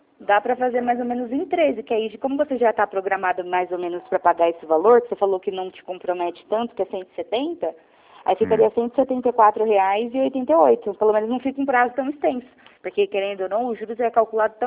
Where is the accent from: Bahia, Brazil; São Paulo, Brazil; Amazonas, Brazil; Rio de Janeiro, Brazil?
São Paulo, Brazil; Jundiaí; eu também sou de Jundiaí. Eu fico aqui na Rangel Pestana, na Rua de Baixo.